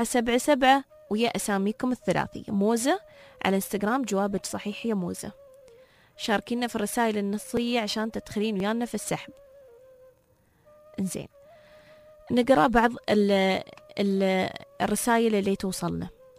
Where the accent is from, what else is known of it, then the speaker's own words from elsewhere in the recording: United Arab Emirates; شو المسمى اللي نحن المحلي اللي عندنا في الإمارات نحن شو نسمي هذا الشيء؟